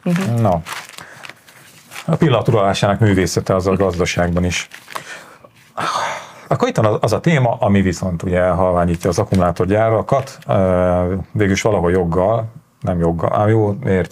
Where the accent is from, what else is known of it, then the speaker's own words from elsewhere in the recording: Borsod-Abaúj-Zemplén, Hungary; now in Budapest, Hungary; én Boslapos Zemplén megyéből érkeztem, Sátorhelyről, ott azért volt cigány kisebbség